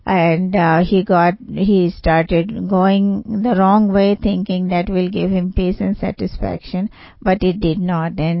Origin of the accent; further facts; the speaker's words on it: Maharashtra, India; from Chandrapur, India, Maharashtra, of course, because I say that with pride because I'm from Maharashtra.